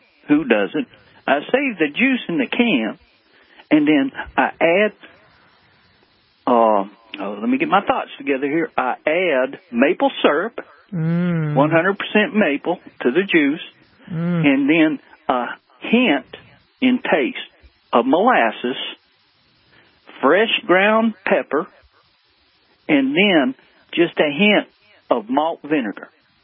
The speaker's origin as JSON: {"language": "English", "region": "the West", "country": "United States", "said": "I'm from the West. My family's from the Midwest."}